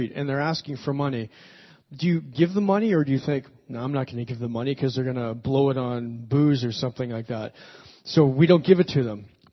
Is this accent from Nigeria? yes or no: no; Toronto, Ontario, Canada; I was telling them my story of working in Nashville and growing up in Toronto